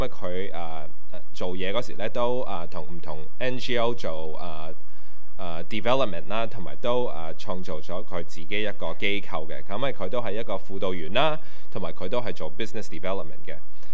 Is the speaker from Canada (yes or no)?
yes; Canada; also born or lived in England; now in Hong Kong; 是香港出世的，不過就是在加拿大那裡長大，所以你都聽到我的口音有跟你們香港人有少少不同。我就 在7年在英國那裡做事，十年前呢我就回到這裡香港來發展。